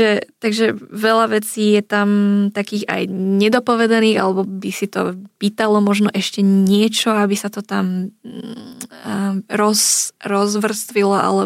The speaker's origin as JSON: {"language": "Slovak", "town": "Nové Zámky", "region": "Nitra Region", "country": "Slovakia", "said": "Som z Nových Zámkov, nežila som v hlavnom meste, žila som s maďarskou komunitou"}